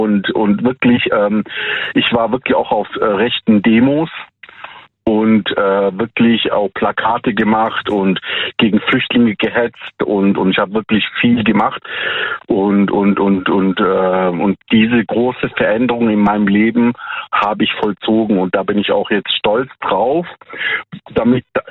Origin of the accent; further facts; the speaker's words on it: Bietigheim, Baden-Württemberg, Germany; Ich bin aus, erkennst du Bietigheim?